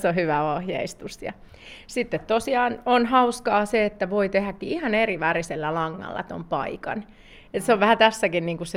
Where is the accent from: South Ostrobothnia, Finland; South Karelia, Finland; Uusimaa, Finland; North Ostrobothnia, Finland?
South Ostrobothnia, Finland; meillä Etelä-Pohjalaisilla ja Pohjalaisillakin